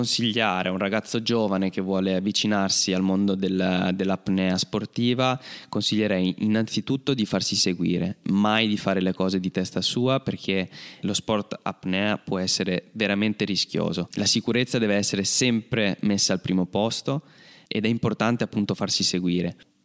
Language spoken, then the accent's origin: Italian; Apulia, Italy; moved away as an adult; now in Padua, Italy; io sono salentino, ma mi sono dovuto trasferire per motivi lavorativi, qui a Padova, che il mare non c'è.